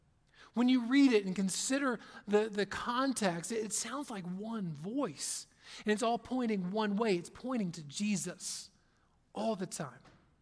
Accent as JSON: {"language": "English", "town": "Cincinnati", "region": "Ohio", "country": "United States", "said": "Okay, Yankee is the term they would use because I was from Cincinnati, Ohio."}